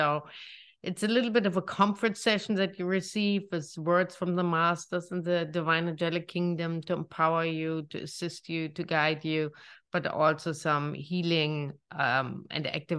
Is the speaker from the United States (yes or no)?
no; Germany; accent: German; English is a second language; So with that being said, in my lovely German accent, we are going to start right away.